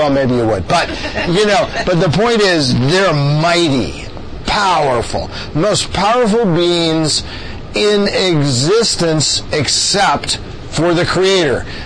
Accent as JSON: {"language": "English", "town": "Portland", "region": "Oregon", "country": "United States", "said": "this is my wife Nancy, and we're from Portland, Oregon"}